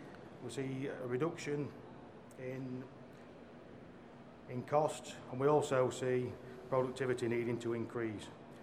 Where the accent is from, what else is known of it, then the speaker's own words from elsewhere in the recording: United Kingdom; Obviously, you'll have picked up from my accent, I'm from the UK.